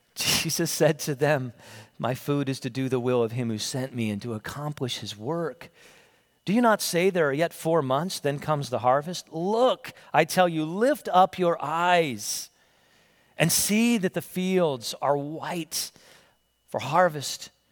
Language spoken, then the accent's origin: English; Pennsylvania, United States; But growing up in the Northeast in suburban Philly, there were times we would go to D.C. or down to Outer Banks, and you had to go through Baltimore.